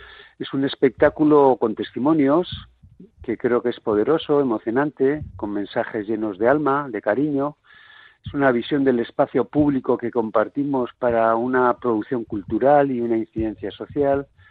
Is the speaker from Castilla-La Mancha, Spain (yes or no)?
no; Basque Country, Spain; nosotros no somos conscientes, como sociedad vasca o europea